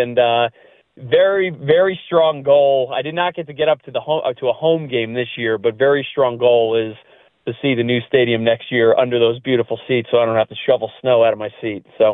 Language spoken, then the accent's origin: English; Long Island, New York, United States; I'm from Long Island.